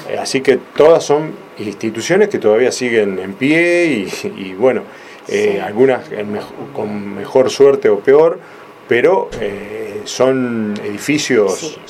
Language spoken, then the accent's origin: Spanish; Argentina; Somos todos argentinos, ya de segunda o tercera generación.